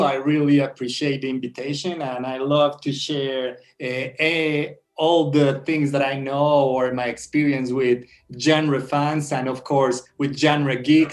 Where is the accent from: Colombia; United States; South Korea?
Colombia; ever since I come from Colombia, I mean, I'm Colombian born.